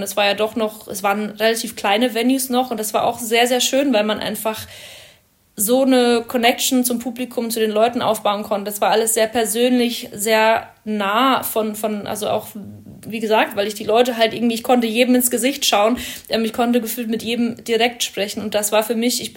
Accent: Bavaria, Germany; now in Berlin, Germany; ich bin in Bayern aufgewachsen und wohne jetzt in Berlin so.

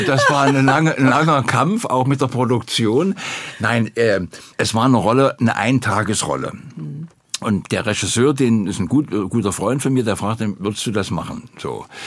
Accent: Halle, Saxony-Anhalt, Germany; Und ich komme ja aus Halle

